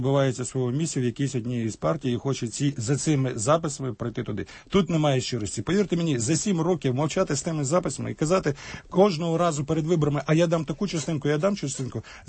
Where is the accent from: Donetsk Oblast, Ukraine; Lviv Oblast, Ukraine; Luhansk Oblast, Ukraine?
Donetsk Oblast, Ukraine; Donetsk; born there; а я там народився в Донецьку, ситуацію абсолютно знаю.